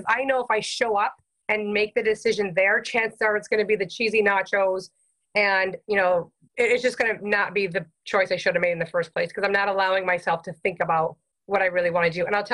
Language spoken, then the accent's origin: English; Cambridge, Ontario, Canada; now in San Antonio, United States; Well, I'm Canadian. So I'm actually from Cambridge, Ontario, and I moved to San Antonio, Texas 11 years ago.